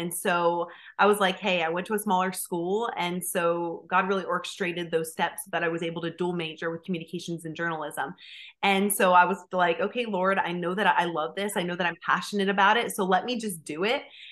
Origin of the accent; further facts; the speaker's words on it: Sinking Spring, Pennsylvania, United States; I was born and raised in Pennsylvania, Sinking Spring area growing up.